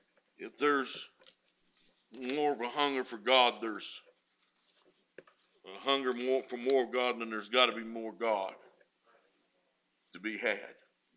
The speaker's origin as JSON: {"language": "English", "town": "Dickson", "region": "Tennessee", "country": "United States", "said": "I'm never ashamed to tell somebody I'm from Dixon, Tennessee."}